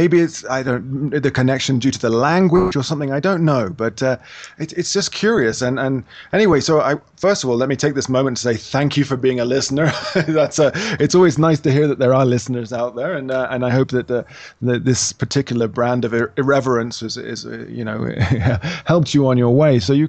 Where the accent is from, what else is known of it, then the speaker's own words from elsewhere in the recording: England, United Kingdom; now in Colombia; I say we, I'm English or whatever, but I live here.